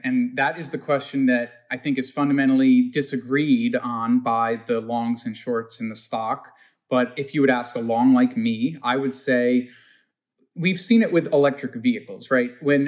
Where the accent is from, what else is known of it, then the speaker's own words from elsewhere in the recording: Long Island, New York, United States; I'm a small fry. I'm a kid from Long Island who's gotten wound up in some crazy story here